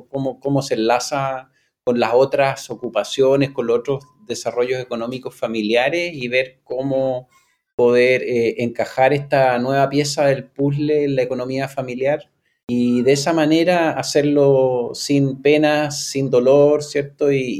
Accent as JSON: {"language": "Spanish", "country": "Chile", "said": "nosotros también como chilenos estamos muy acostumbrados a probar en nuestra fruta y en nuestros productos agrícolas."}